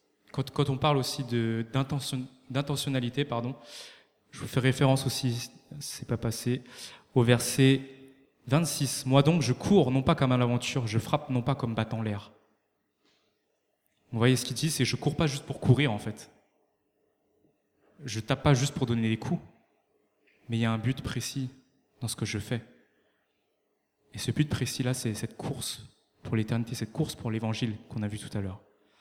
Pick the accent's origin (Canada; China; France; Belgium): China; French is a second language; Excusez-moi, je suis chinois, je ne peux pas bien parler français.